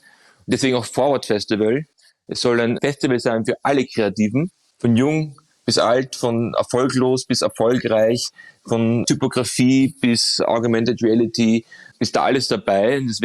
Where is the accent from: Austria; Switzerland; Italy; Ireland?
Austria; Vienna; bin ich ja Wiener. Also bin nicht mehr so oft in Hamburg